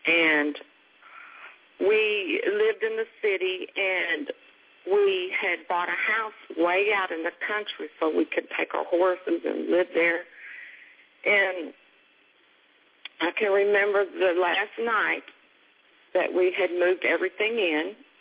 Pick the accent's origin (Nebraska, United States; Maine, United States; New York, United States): Nebraska, United States; Lincoln; born there; Okay. I was born in Lincoln, Nebraska.